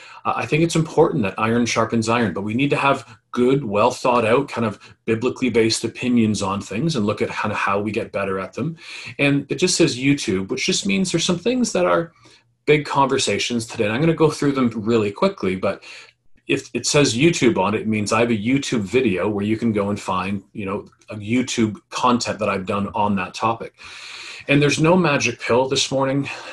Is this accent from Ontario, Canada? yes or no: yes; Ajax, Ontario, Canada; I come from Ajax. Ajax is about 45 minutes east of the city of Toronto.